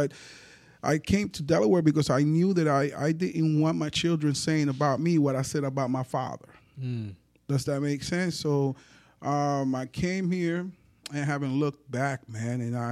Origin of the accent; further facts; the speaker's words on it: Puerto Rico; English is a second language; now in New York, United States; So here I come from Puerto Rico. I get dumped into the South Bronx, which was strictly African-American and Puerto Ricans, right? I don't fit none. I ain't listen to hip hop and didn't speak English